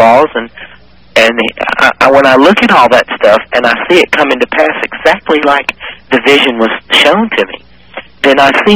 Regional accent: South Carolina, United States; I'm a guy from South Carolina.

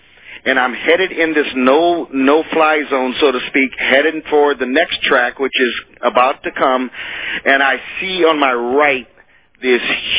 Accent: Japan; now in Hawaii, United States; from calling from Hawaii. And as a child, I was raised in Japan as a missionary kid. And we lived about a quarter mile from the railroad tracks.

